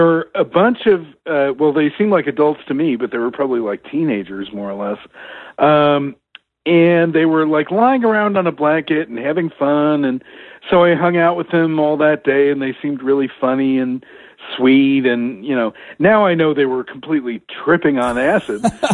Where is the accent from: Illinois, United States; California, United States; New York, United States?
New York, United States; New York City; I was growing up in Queens in New York City, and this was way before Queens was cool.